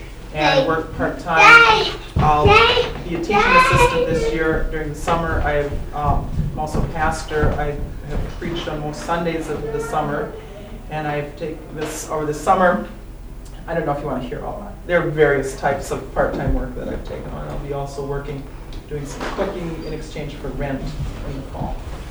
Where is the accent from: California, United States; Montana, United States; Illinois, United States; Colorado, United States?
California, United States; Berkeley; from Berkeley, California.